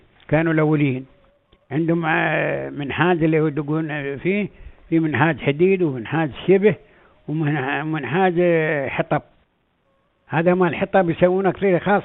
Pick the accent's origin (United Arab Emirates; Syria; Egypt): United Arab Emirates; يعني هاي عادات عندنا في الامارات، يعني كل دولة الامارات من قديما